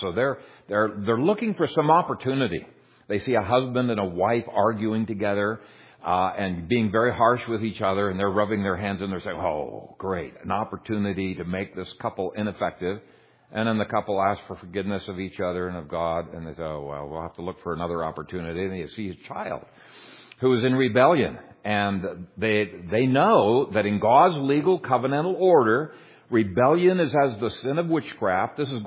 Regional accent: Ethiopia; I grew up in Ethiopia in an animistic province where people were under enormous bondage to demons.

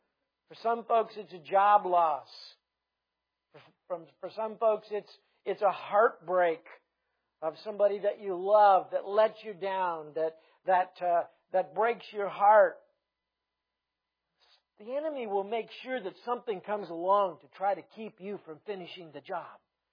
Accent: Ohio, United States; He was from Oregon. I was from Ohio. And he came from a Christian family. I came from a non-Christian family.

